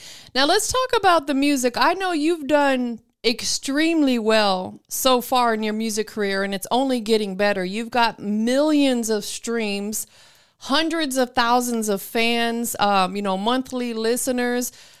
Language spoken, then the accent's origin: English; Florida, United States; Yeah, you would love Miami. It's a whole vibe. I'm from Florida.